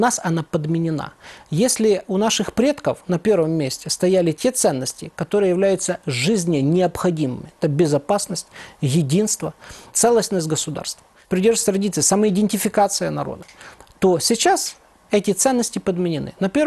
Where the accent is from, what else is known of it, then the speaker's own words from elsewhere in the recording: Vinnytsia, Vinnytsia Oblast, Ukraine; Я сам родом с Винницы.